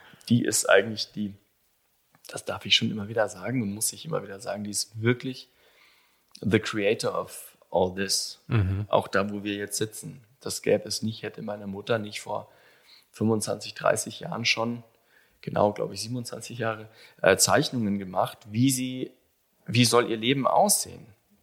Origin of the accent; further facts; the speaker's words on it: Bavaria, Germany; Und dann bin ich in Webams groß geworden, das ist ein kleines Dorf mit 7 Häusern.